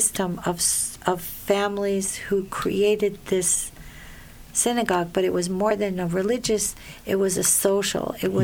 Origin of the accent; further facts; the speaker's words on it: Rhode Island, United States; born there; And my parents were receivers of that, and I was born in Rhode Island. My dad had a chicken farm.